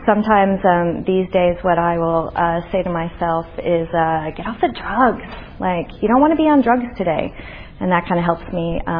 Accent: Northeast, United States; And I was tired of living in New York City anyway, and I'm from the Northeast, and I hate the cold.

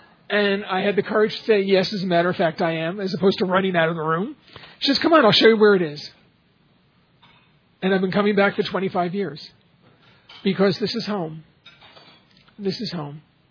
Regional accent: New York, United States; I'm still a New Yorker. I still love to walk.

